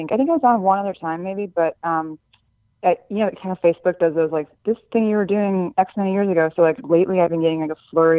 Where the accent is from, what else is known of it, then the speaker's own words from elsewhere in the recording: San Antonio, Texas, United States; now in Austin, United States; So I'm a journalist based in Texas, based in Austin, Texas. I'm from San Antonio, Texas.